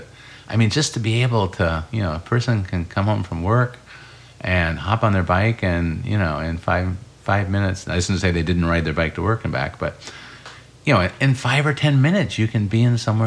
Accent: Urbana, Illinois, United States; I grew up in Urbana, Illinois.

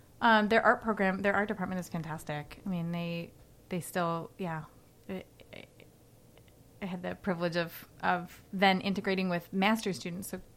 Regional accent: Australia; born there; I'm Australian born, and I went there to, you know, see that part of where I came from

